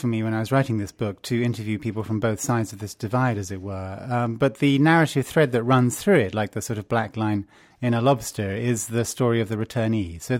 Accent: London, United Kingdom; A lot of the music I listened to growing up in London in the 70s was influenced by reggae

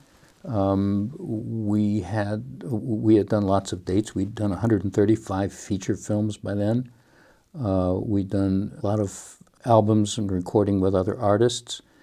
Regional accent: Detroit, Michigan, United States; I grew up in Detroit. And for punishment, my parents would send me to my tiny room in the back of our small house.

